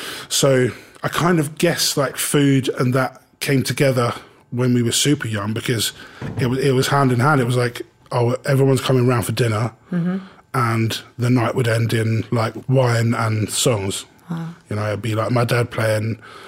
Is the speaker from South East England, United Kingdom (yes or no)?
yes; Uckfield, South East England, United Kingdom; where we grew up in Uckfield is pretty close to Brighton, close to a place called Seaford